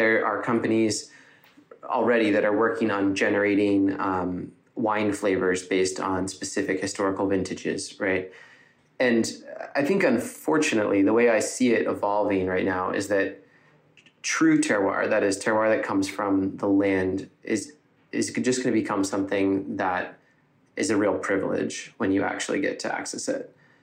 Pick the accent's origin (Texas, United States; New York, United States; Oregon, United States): New York, United States; Ithaca; I am from Ithaca, actually, by the way.